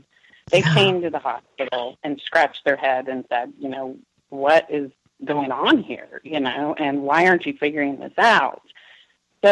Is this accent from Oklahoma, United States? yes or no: yes; Tulsa, Oklahoma, United States; we're from the only other large city in Oklahoma. We're from the Tulsa area, and all of our family is there.